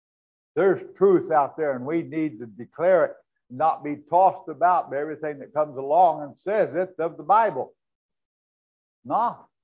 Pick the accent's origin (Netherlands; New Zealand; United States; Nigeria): United States; Joplin, Missouri; Where I grew up in Joplin, by the school, there is a steel post driven into the ground.